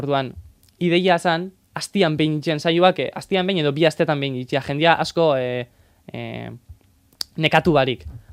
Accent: Bergara, Basque Country, Spain; ni herri batekoa naiz, Bergarakoa naiz, herrixantanek danok ezautzen ga danon artean

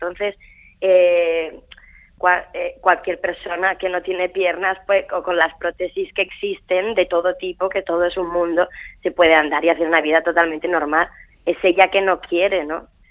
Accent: Barcelona, Catalonia, Spain; Mi tierra, claro.

